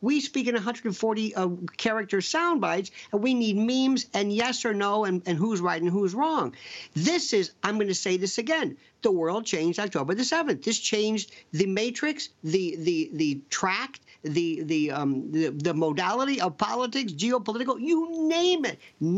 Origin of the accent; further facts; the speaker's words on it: United States; I am from the United States.